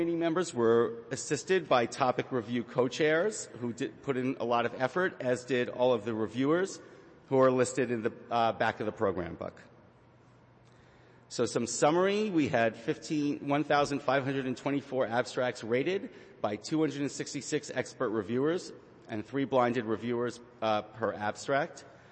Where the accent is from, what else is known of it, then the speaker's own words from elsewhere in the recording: New York, United States; So as a child growing up in the New York City area, I remember taking trips with my family down I-95 to D.C. or to Florida